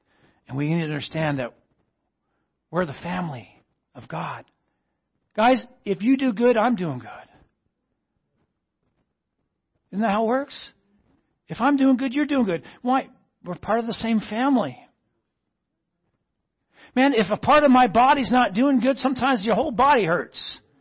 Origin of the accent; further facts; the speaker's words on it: East Coast, United States; we're from the East Coast, there was this place in Cape Cod that, you know, on the weekends, it would pack out bumper to bumper people